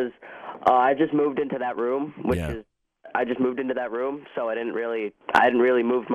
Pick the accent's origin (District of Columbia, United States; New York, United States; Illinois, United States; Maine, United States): New York, United States; New York.